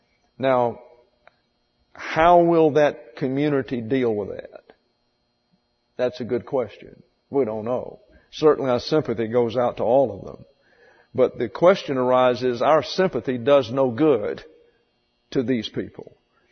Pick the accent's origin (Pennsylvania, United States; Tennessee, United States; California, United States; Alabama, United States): Alabama, United States; About 30 miles from my hometown is a place called Enterprise, Alabama.